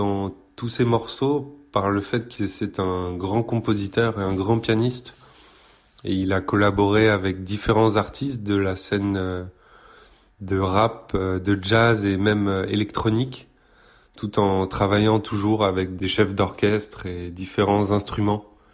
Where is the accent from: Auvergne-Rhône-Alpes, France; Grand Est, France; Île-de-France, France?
Île-de-France, France; Paris; je viens de Paris.